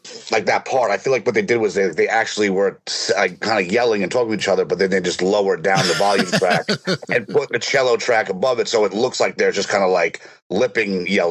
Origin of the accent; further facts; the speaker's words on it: Centereach, New York, United States; Yeah, I'm from Suffolk over in Center Reach.